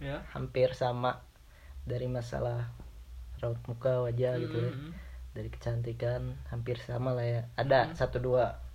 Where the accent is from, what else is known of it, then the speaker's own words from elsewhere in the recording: West Java, Indonesia; accent: Sundanese; Malah gak mau ngilangin logat Sunda saya kalau ngomong.